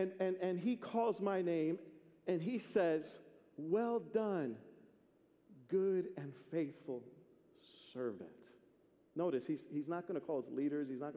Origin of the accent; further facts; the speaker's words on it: Bronx, New York, United States; Fourth grade, I grew up in the Bronx, and we had a graduation.